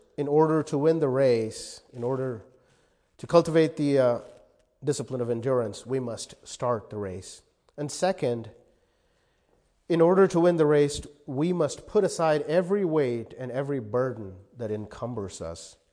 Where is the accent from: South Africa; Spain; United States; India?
India; Obviously, I did not know growing up in India that those were oppressive.